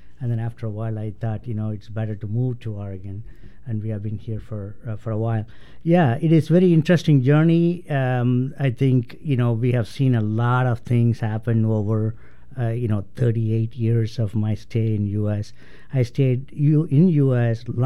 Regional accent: India; moved away as an adult; also born or lived in Indiana; now in Portland, United States; I came from India to Indiana to go to graduate school. Since then, I kind of stayed here

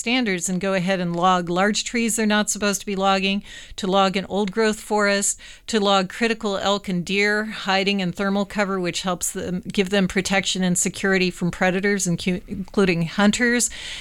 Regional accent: Nevada, United States; also born or lived in Oregon; I was born in Oregon, but I grew up in Nevada.

